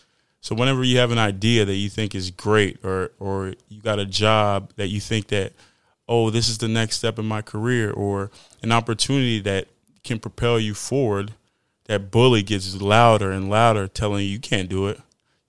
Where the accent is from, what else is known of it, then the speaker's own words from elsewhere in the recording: Fort Worth, Texas, United States; Literally, I'm from Fort Worth, Texas, Funky Town, stand up. They know what time it is, 817.